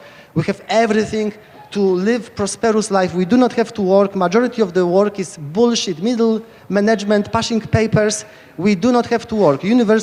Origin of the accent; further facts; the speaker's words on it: Poland; accent: Polish; English is a second language; I'm originally from Poland. That's where my accent is coming from.